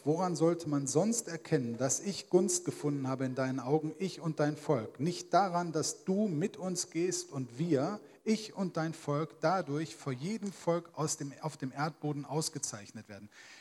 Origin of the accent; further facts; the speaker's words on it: Alpen, North Rhine-Westphalia, Germany; born there; und ich bin dann 66 in Alpen in Nordrhein-Westfalen geboren worden. Aber ich bin Sachse.